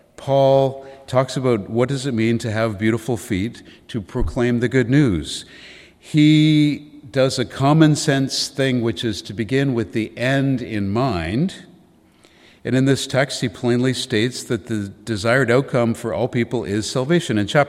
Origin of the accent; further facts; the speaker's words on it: Toronto, Ontario, Canada; I'm from the Toronto area, and I thought I would just do what anyone else does, is I'm just going to move to Vancouver to go to this school.